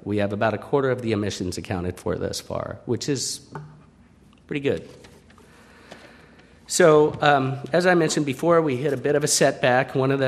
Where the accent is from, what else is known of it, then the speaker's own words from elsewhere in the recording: California, United States; But as a Californian, I was proud of that.